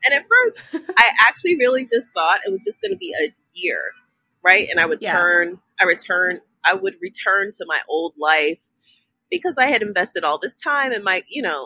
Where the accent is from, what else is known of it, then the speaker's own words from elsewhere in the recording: New York City, New York, United States; now in Los Angeles, United States; I'm from New York City. And New York is completely different than when I grew up there.